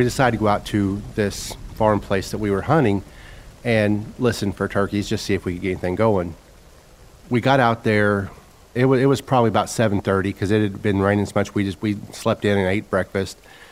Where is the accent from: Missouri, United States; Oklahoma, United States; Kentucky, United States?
Missouri, United States; Exeter; I'm from Exeter, Missouri, down in the very far southwest corner of the state. I'm 48